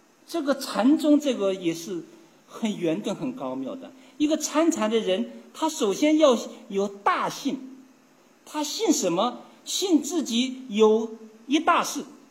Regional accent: China; 也说明我们中国人了不起啊

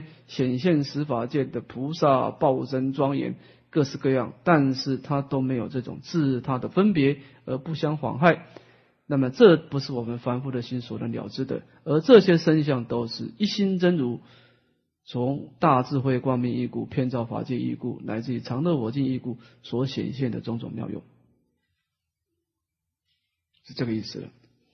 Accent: Taiwan; 的发音跟我们台湾人的发音不一样啊

